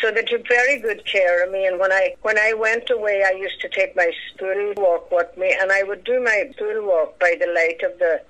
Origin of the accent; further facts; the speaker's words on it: Donegal, County Donegal, Ireland; also born or lived in Scotland; 1951. I was born in Donegal Town Hospital, and we emigrated, myself and my brother John, who was older than me, with my mother and father to Scotland.